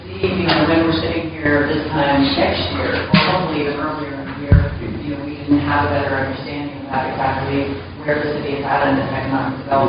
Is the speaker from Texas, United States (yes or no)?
no; Stanwood, Washington, United States; So, Stanwood is 6,500 people.